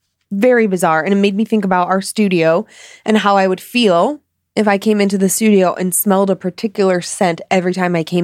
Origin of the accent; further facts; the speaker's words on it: Watertown, New York, United States; A lot of locals here have a get out of my hometown attitude, but I love it here.